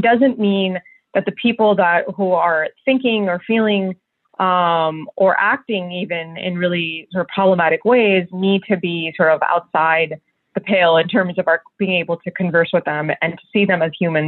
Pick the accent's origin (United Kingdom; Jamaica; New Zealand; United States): United States; as an American Muslim, I can tell you that, you know, my community and me individually have been victim of that.